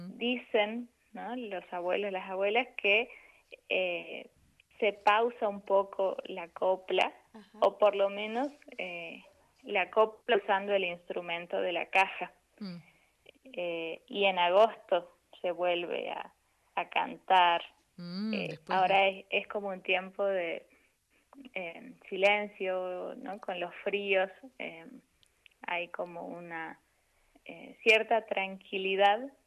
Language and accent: Spanish; Abrapampa, Jujuy, Argentina; mi infancia estuvo en Abrapampa, con la música, con los silencios, con los vientos, con los cerros.